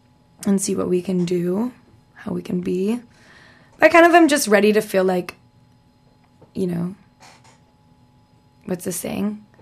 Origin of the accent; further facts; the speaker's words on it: Canada; I mean, there's the reality of being a Canadian working in the States.